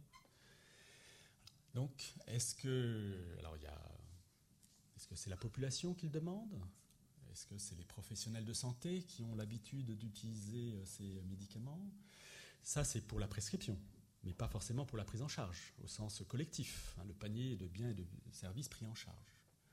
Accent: France; mais finalement très peu et très mal chez nous en France.

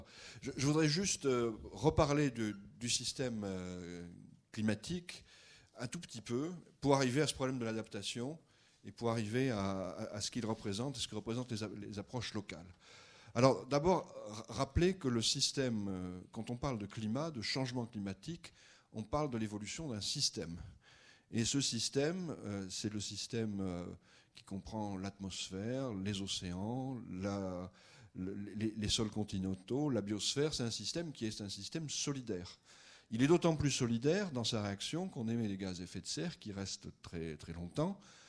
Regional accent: Bordeaux, Nouvelle-Aquitaine, France; now in Paris, France; même si je suis aussi d'origine bretonne, mais enfin j'ai été élevé à Bordeaux, j'ai fait mes débuts d'études à Bordeaux, mais je travaille depuis longtemps à Paris.

